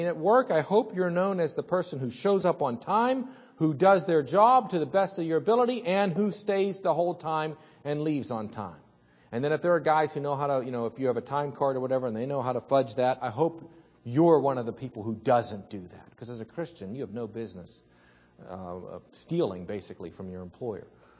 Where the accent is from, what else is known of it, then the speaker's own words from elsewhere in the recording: Pittsburgh, Pennsylvania, United States; accent: Pittsburgh English; I know I'm Pittsburgh English, so it's always going to be bad.